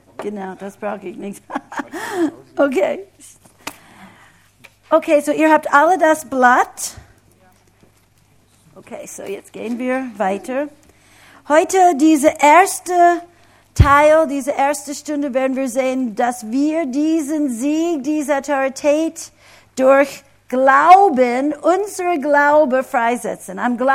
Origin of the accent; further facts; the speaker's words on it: United States; now in Germany; Wir als Amerikaner hatten ganz viele andere Namen